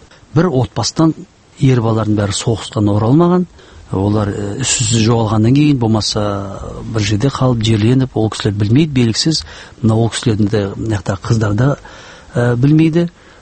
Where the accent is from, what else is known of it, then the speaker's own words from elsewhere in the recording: Zhualy, Zhambyl Region, Kazakhstan; Біз өзіміз алты ағайындымыз, Жуалда туылған, Бауыржан Момышұлы ауылында. Батыр кесек тұлға, қазақтың кесек тұлғасы, бір туар ұлы. Сол ауылда туып өстім, соның Айша Би ауылында мектепті жалғастырып, кейін көшіп